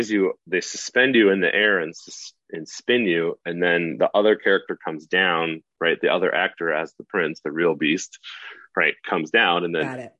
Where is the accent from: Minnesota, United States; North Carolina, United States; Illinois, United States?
Minnesota, United States; Medford; I grew up in Medford, as I said